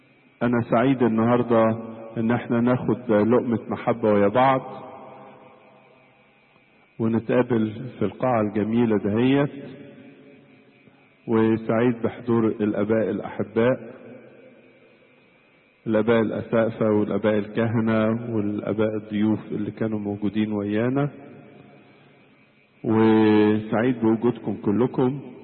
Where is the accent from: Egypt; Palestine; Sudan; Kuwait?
Egypt; انا جاي من مصر